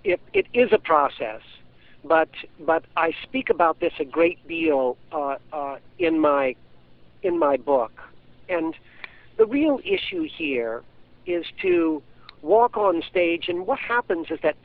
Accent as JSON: {"language": "English", "region": "North Carolina", "country": "United States", "tie": "born or raised there", "lives_now": "Boston, United States", "said": "Well, I was raised in North Carolina, but I've been living in Boston. I'm 49 now, and I've been back here since I was 16."}